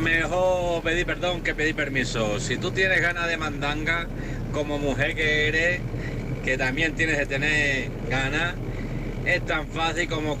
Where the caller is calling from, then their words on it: Mérida, Extremadura, Spain; de Mérida.